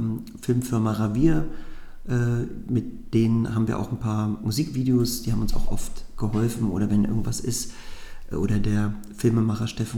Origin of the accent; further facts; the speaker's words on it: Magdeburg, Saxony-Anhalt, Germany; Das ist auch, glaube ich, ganz wichtig für mich als Magdeburger.